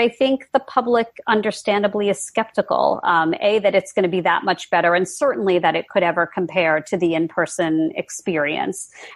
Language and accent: English; New York, United States; and I'm a New Yorker and we were wearing masks months and months and months ago.